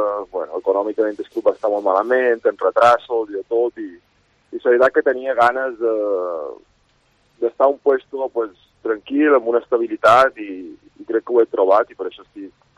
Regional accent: Balearic Islands, Spain; com a mallorquí m'agradaria doncs, que se salvessin en el final

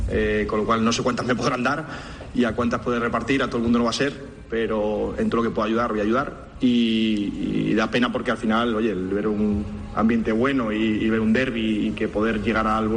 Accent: Extremadura, Spain; al final somos extremeños, no tenemos una mala relación

